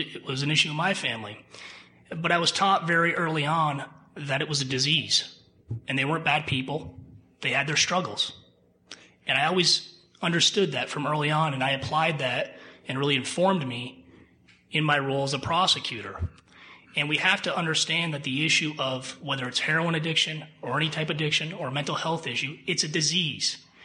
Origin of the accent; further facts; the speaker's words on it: Burlington, Vermont, United States; Personally, I grew up in Burlington. This was my community.